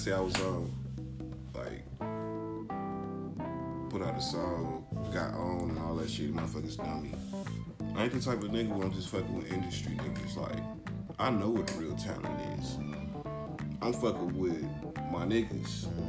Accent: Georgia, United States; Yeah, I'm from Georgia, man. Born and raised. Shout out to 229, you know what I'm saying? That's our area code. South Georgia.

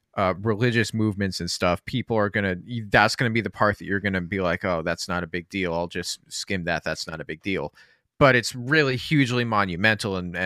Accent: Portland, Oregon, United States; if you're like me and you're growing up in Portland, right.

